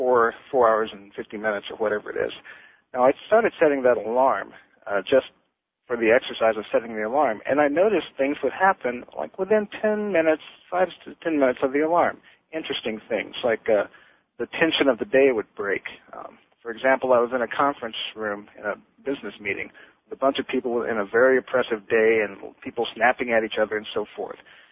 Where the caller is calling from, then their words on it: Las Vegas, Nevada, United States; I'm calling you from Las Vegas, Nevada.